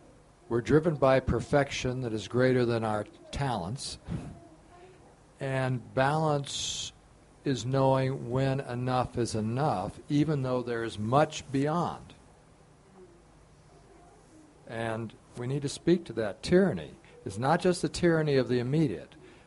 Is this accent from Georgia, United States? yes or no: yes; Dalton, Georgia, United States; I'm a dentist from Dalton, Georgia.